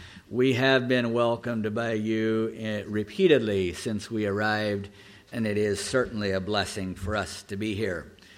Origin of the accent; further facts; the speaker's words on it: Kansas, United States; But my wife grew up in Plain City, Ohio, and I grew up in Kansas.